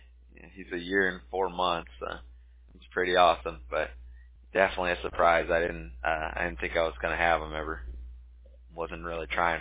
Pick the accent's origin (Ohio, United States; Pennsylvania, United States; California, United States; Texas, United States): California, United States; I grew up in California, so I had never really experienced that before.